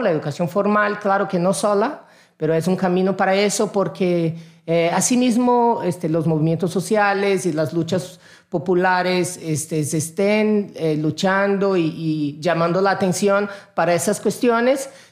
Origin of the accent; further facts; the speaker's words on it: Brasília, Federal District, Brazil; now in Mexico; Yo soy de Brasilia, que está ahí en el bioma cerrado, que es una sabana donde tenemos una gran diversidad.